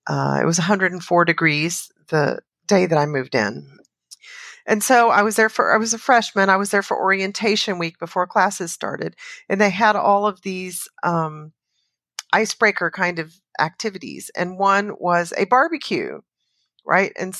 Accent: Southern United States, United States; accent: Southern; I went to a lot of trouble to scrub a lot of my accent away when I was younger so that I wouldn't get the response that many people have to women with a Southern accent

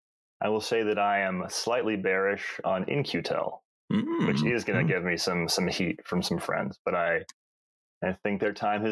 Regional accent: Virginia, United States; Like, I grew up in Northern Virginia.

